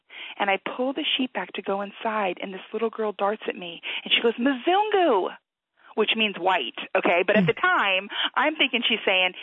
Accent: United States; hi, I'm from America.

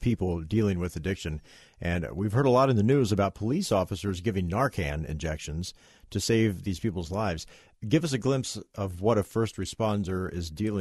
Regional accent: West Virginia, United States; Dr. Linda, in my home state, West Virginia, it's one of the leading states for opioid and heroin addiction.

